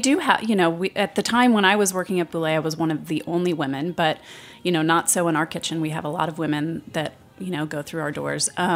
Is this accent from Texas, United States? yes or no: yes; Texas, United States; also born or lived in Louisiana; And my family is not like that. I grew up in Texas and Louisiana, and my parents lived in Utah for a while.